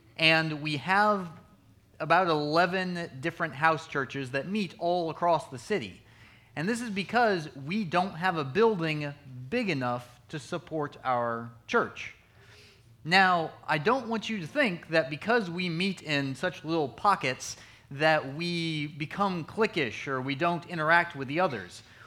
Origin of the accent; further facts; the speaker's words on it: Huntsville, United States; I grew up here in Huntsville. I am one of Central's missionaries in Russia